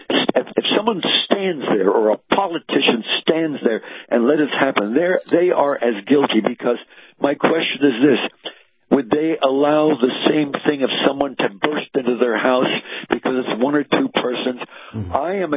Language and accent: English; New Jersey, United States; I grew up here in New Jersey, and in the early days, a lot of my appearances were on local TV in New York and what have you, because I wasn't known nationally.